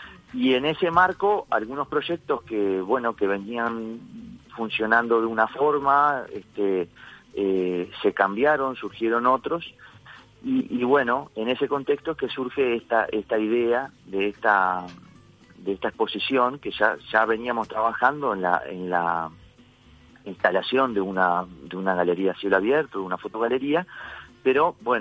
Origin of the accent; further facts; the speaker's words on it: Uruguay; están muy asociados a nuestras emociones y a nuestra afectividad, digamos, como sociedad, como uruguayos